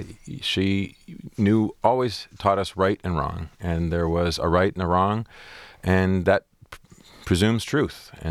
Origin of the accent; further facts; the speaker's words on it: Port Huron, Michigan, United States; Oh, Jack, I had a great growing up on Lake Huron. It's a beautiful, small community with really great people.